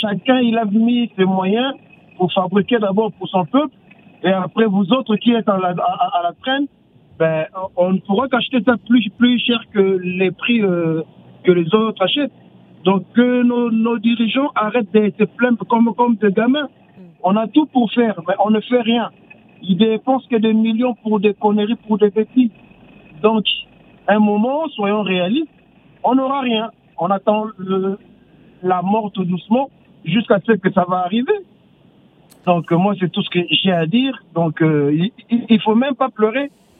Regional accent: DR Congo; Moi, je suis congolais

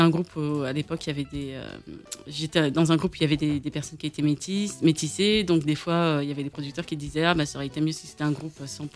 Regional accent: Champigny-sur-Marne, Île-de-France, France; also born or lived in Paris; Je suis née en France, à Paris, dans le 20e arrondissement. Ensuite, j'ai grandi à Champigny-sur-Marne. Voilà, une bonne partie de ma vie jusqu'à ce que je me marie et que j'habite après, que je retourne à Paris.

